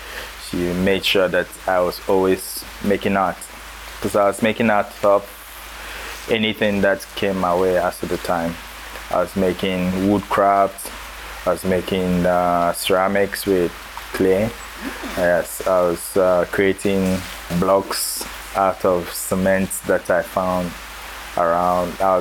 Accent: Takoradi, Western Region, Ghana; now in Accra, Ghana; So I'm from Takrady, the western region, or the western part of Ghana, southwestern. I moved to Accra to school.

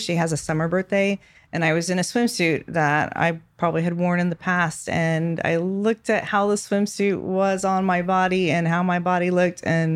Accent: San Antonio, Texas, United States; I am from San Antonio, Texas. I'm a firefighter there.

